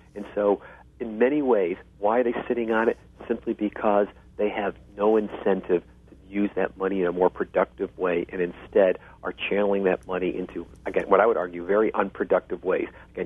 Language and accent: English; Minneapolis, Minnesota, United States; after that fine bridge in my hometown, you know, Minneapolis